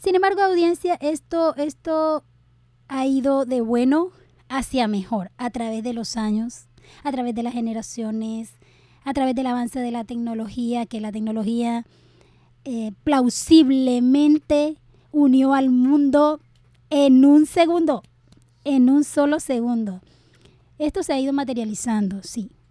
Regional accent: Colombia; A nosotros nos identifica como colombianos

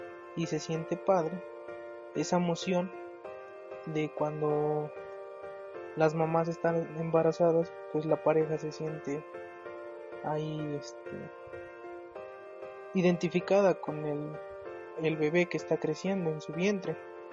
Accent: Ixtacuixtla de Mariano Matamoros, Tlaxcala, Mexico; Soy del estado de Tlaxcala, de la comunidad San Antonio Totonilco, del municipio Ixtacuizcla de Mariano Matamoros.

